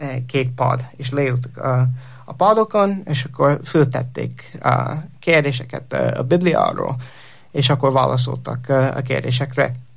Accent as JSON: {"language": "Hungarian", "region": "Indiana", "country": "United States", "tie": "born or raised there", "also_born_or_lived": "Pennsylvania", "said": "Ahogy mondtam, egy keresztény családban nőttem föl, és Pennsylvaniában születtem, de amikor 8 éves voltam, elköltöztünk Pennsylvaniából Indiánába egy apukám új munkahelye miatt"}